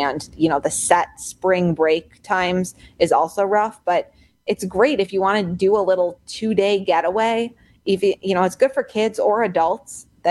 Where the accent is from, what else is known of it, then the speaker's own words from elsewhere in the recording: Chicago, Illinois, United States; because I am from the Chicago area and we really like our pizza.